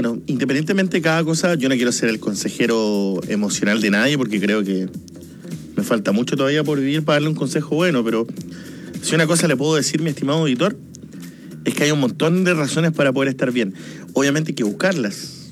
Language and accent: Spanish; Magallanes, Chile; los que somos de Magallanes conocemos